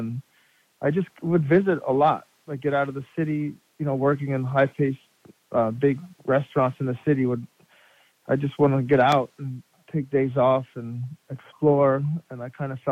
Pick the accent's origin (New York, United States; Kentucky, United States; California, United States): New York, United States; New York City; now in Catskills, United States; I think a lot of it has to do with like growing up in New York City. I always, as a kid, wanted to leave New York City.